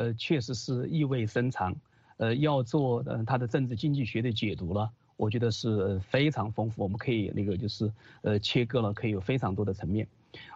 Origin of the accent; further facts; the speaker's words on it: Sichuan, China; accent: Sichuanese; 地摊经济用我们四川话